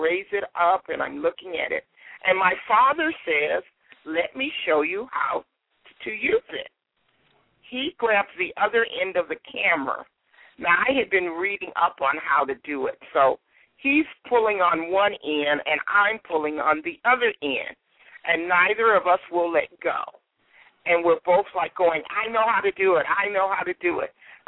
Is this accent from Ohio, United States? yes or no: no; Compton, California, United States; So once again, I grew up in Compton, California.